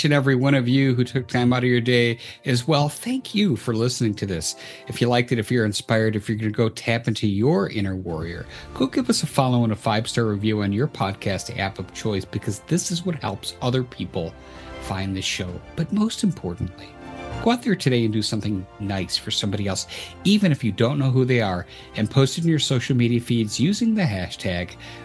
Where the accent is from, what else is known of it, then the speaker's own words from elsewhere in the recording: United States; Nobody's ever used the word chippies on this show, so this has been, as an American, lots of fun.